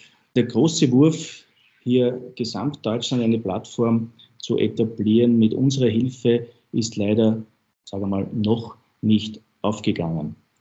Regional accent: Austria; Es ist immer schwer, als Österreicher einem Deutschen einen Rat zu erteilen.

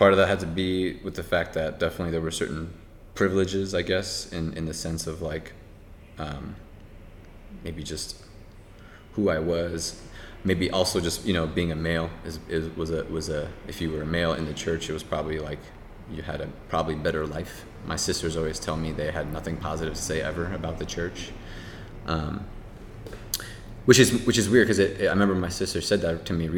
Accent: Tarrytown, New York, United States; And I grew up, born and raised in New York, born in White Plains, New York.

